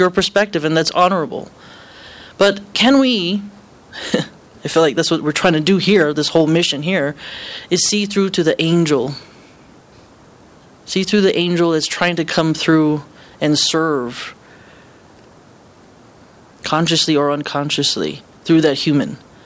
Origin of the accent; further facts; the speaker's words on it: Hawaii, United States; So you look at me as a leader, you look at me as a Hawaiian, you look at me as this and that and this, right?